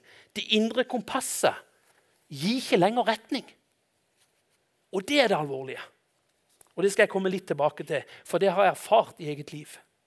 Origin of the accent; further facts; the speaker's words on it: Konsmo, Agder, Norway; Når jeg tenkte jeg skulle gå inn i dette, så det en sang fra når jeg gikk på søndagsskolen hjemme i Konsmo.